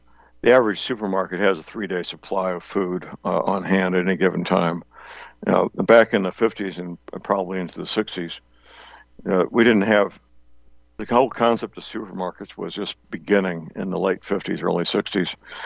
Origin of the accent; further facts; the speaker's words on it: St. Louis, Missouri, United States; In St. Louis, my hometown where I grew up, they have what they call Produce Row